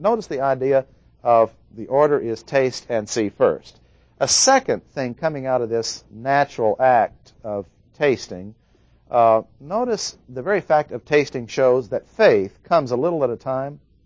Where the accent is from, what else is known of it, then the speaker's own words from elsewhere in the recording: Midwest, United States; Since I'm from the Midwest, I wasn't raised on seafood, which I now love.